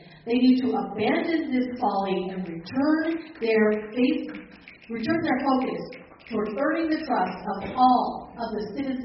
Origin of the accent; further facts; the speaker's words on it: Bountiful, Utah, United States; I come from Bountiful.